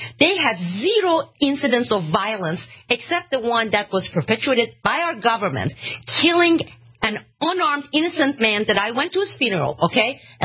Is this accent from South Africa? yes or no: no; Turkey; I'm from Turkey. My grandparents are Muslims, right?